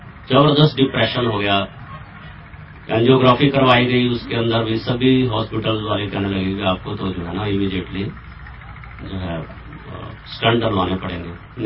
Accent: Kurukshetra, Haryana, India; कुरुक्षेत्र हरियाणा का रहने वाला हूँ

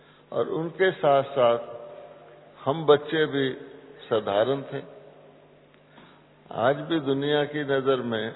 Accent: Maharashtra, India; मैं महाराष्ट्र का रहने वाला हूं

